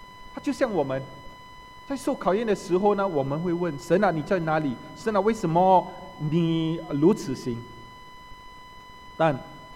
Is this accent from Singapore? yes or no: yes; Singapore; 中国人，但我不是生在中国，我不是长在中国啊，我是新加坡出世，生长在新加坡，